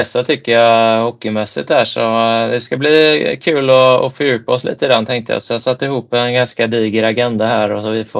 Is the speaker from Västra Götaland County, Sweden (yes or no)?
yes; Munkedal, Västra Götaland County, Sweden; Vi är ju båda från Munkedal och har såklart sprungit på varandra lite då och då